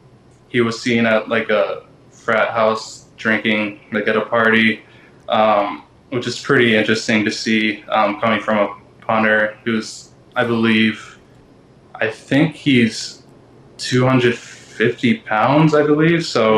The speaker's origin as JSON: {"language": "English", "town": "Miami", "region": "Florida", "country": "United States", "said": "Yeah, so I'm from Miami, Florida."}